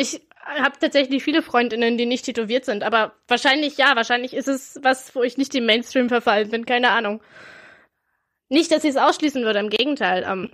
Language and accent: German; Brandenburg, Germany; ich komme aus der Brandenburg, hier gibt's nur eins.